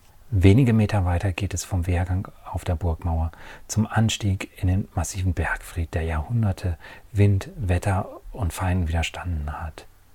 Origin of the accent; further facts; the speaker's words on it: North Rhine-Westphalia, Germany; Meine Heimat ist die Grenze zwischen Bergischem Land und Rheinland. Dort bin ich zu Hause